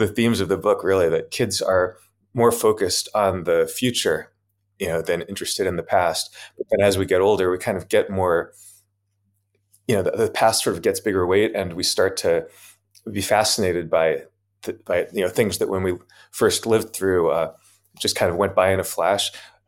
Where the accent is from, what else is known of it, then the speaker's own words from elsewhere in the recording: Chappaqua, New York, United States; So I was born in New York, and New York City. But then when I was about two, we moved to a small town about an hour outside of New York, Chappaqua.